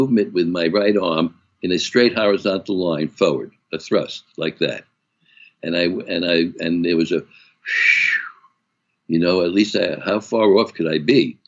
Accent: Brooklyn, New York, United States; I'm from Brooklyn, and we have elevated trains. And I've been on all these elevated trains throughout my life.

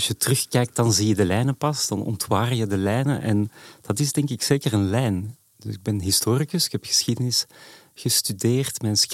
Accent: Edegem, Flanders, Belgium; now in Amsterdam, Netherlands; In Edegem, dat is de zuidrand van Antwerpen.

